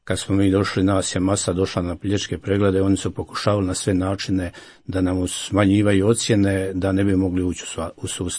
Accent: Crvenice, Federation of Bosnia and Herzegovina, Bosnia & Herzegovina; moved away as an adult; kad je iz mog sela, odakle sam ja, Crvenice, pokraj Tomislavgrada

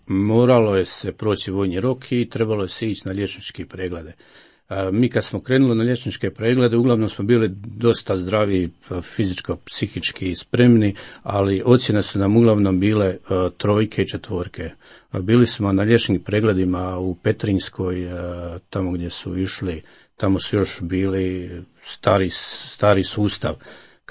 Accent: Crvenice, Federation of Bosnia and Herzegovina, Bosnia & Herzegovina; moved away as an adult; kad je iz mog sela, odakle sam ja, Crvenice, pokraj Tomislavgrada

